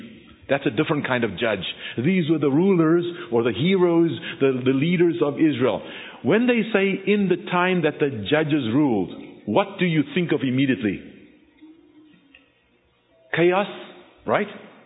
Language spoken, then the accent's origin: English; South Africa; By the way, I was born and raised in South Africa.